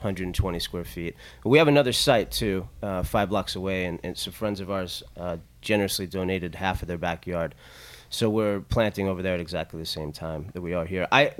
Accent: New Jersey, United States; It was all, I contributed all to growing up in New Jersey.

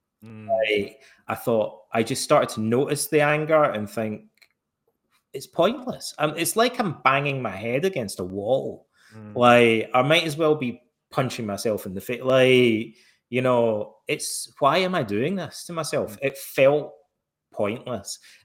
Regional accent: Scotland, United Kingdom; When I was a kid growing up in Scotland, we still had corporal punishment in schools until I was like, I think about 8 or 10 years old or something like that.

